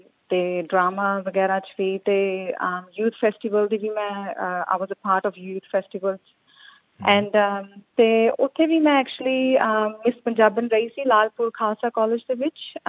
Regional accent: Jalandhar, Punjab, India; moved away as an adult; now in Australia; ਮੇਰਾ ਪਿੱਛੋਂ ਪੰਜਾਬ ਤੋਂ ਜਲੰਧਰ ਤੋਂ ਹੀ ਹੈ, ਮੈਂ ਸ਼ੁਰੂ ਤੋਂ ਹੀ ਜਲੰਧਰ ਤੋਂ ਹੀ ਤੇ ਰਹੀ ਹਾਂ। ਮੇਰਾ ਜਨਮ, ਐਜੂਕੇਸ਼ਨ, ਸਕੂਲਿੰਗ, ਯੂਨੀਵਰਸਿਟੀ ਸਭ ਜਲੰਧਰ ਦੇ ਵਿੱਚ ਹੀ ਹੋਈ ਸੀ, ਤੇ 2005 ਦੇ ਵਿੱਚ ਜੀ ਮੇਰੀ ਮੈਰਿਜ ਕਰਕੇ ਮੈਂ ਆਸਟ੍ਰੇਲੀਆ 'ਚ ਆਈ ਸੀਗੀ।

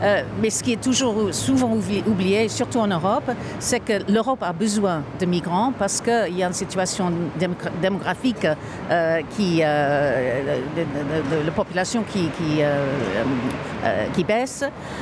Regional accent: United Kingdom; French is a second language; now in Belgium; anglaise aussi, mais aussi j'habite en Belgique.

